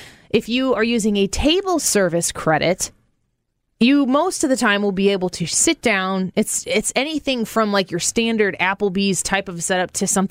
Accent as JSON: {"language": "English", "town": "St. Louis", "region": "Missouri", "country": "United States", "said": "And I'm from St. Louis, and we're doing this podcast out of St. Louis."}